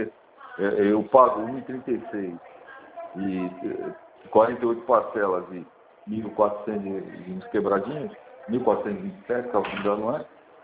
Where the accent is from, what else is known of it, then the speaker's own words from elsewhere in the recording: Santos, São Paulo, Brazil; Eu não sou mineiro de nascimento, eu sou santista